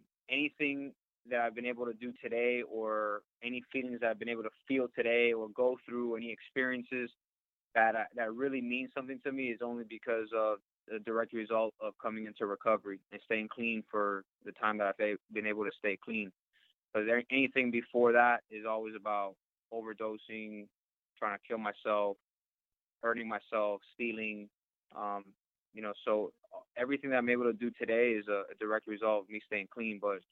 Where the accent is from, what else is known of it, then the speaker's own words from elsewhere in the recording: Miami, Florida, United States; But before I got here, I grew up in Miami.